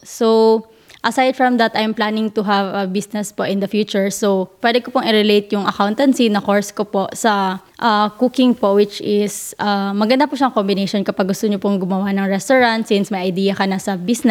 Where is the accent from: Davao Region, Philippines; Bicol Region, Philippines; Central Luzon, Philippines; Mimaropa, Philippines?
Davao Region, Philippines; Davao; I'm actually from Davao, so we have our small community here, like mga Bisaya po. We call this like our Bisdak community.